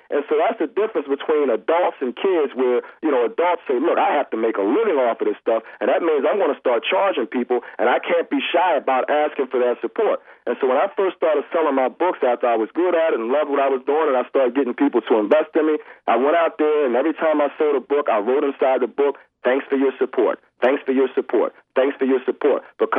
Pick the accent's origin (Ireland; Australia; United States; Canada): United States; Philadelphia, Pennsylvania; You know, now I'm from Philadelphia, and those sports fans in Philadelphia are absolutely crazy about those sports.